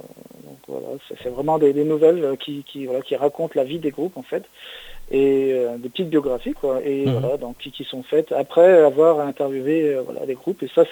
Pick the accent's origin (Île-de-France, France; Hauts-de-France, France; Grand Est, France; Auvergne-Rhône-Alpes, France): Auvergne-Rhône-Alpes, France; Saint-Étienne; Donc moi, je suis de Saint-Étienne